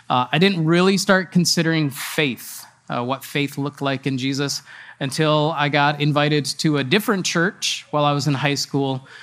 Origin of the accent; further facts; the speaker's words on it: Wisconsin, United States; I grew up in Wisconsin.